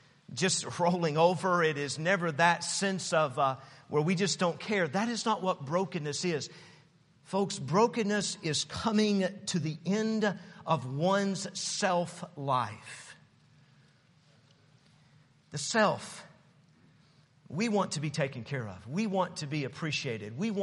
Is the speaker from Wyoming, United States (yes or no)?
no; Knoxville, Tennessee, United States; I was from Knoxville, Tennessee. I never had really been out of Tennessee, you know.